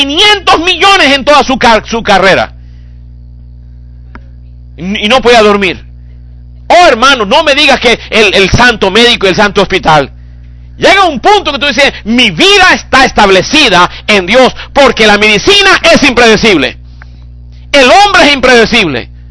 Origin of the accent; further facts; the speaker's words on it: Ecuador; con razón que yo vengo del Ecuador, la comida es fresquita, hermanos míos.